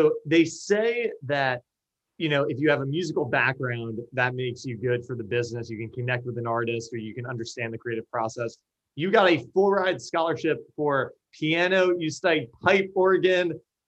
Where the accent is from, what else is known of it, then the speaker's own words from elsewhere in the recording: New York City, New York, United States; I grew up in New York City. I've lived in LA.